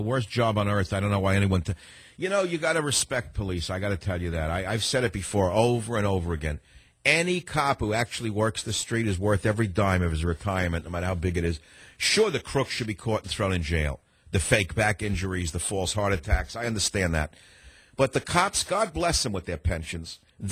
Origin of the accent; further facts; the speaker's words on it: New York, United States; If it was the people I grew up in New York, in the Catskills, you know what they would do to someone who came back a third time?